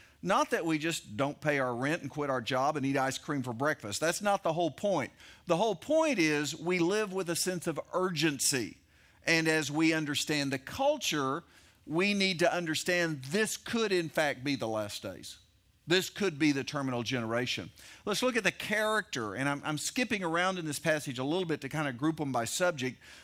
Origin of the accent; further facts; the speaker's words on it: Oklahoma, United States; And I'm from Oklahoma.